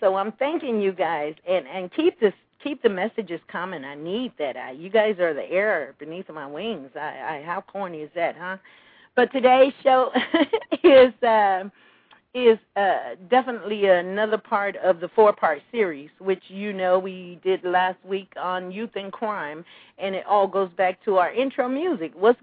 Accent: Georgia, United States; I grew up in an era where, you know, you got a whooping. I'm from Georgia. You could tell from my voice.

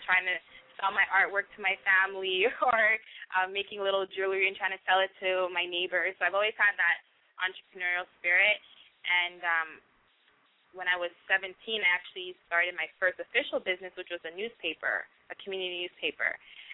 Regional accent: Canada; growing up in Canada and being born in Canada in school

